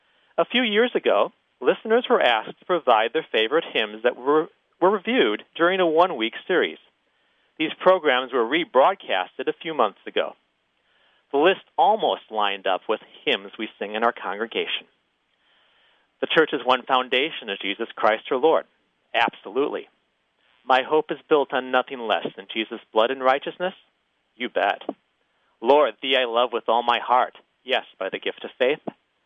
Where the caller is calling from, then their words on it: Appleton, Wisconsin, United States; from Appleton, Wisconsin.